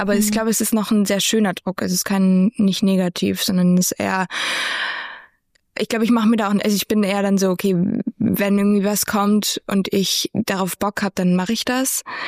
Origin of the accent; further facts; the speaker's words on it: Germany; Und das fand ich, das war schon so, okay, ich bin aus Deutschland. Woher kennst du mich?